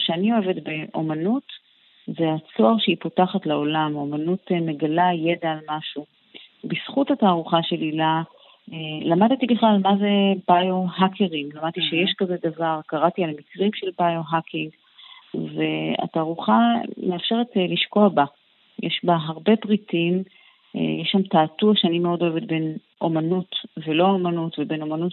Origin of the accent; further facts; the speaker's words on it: Ramat HaSharon, Tel Aviv District, Israel; אני גם בת רמת השרון, ככה שזה הרגיש לי בשכונה.